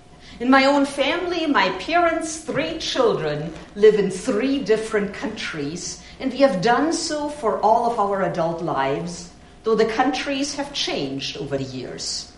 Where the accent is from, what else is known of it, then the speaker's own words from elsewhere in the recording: Germany; moved away; So I grew up in Germany, and summer didn't start until the beginning or middle of August. That's when school holiday started. So when I came to this country and I learned that in June, everybody was off school